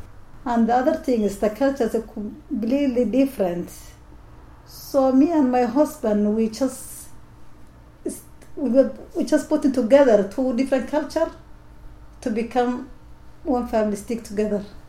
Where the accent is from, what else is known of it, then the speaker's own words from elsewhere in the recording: Somalia; English is a second language; now in United Kingdom; The problem is that my kids, they are British, and I'm from Somalia. So we have 2 different cultures, different language.